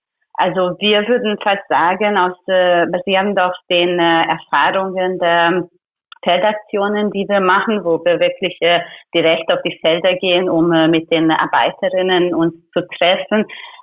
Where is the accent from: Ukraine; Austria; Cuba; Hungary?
Hungary; German is a second language; Also ich komme aus Ungarn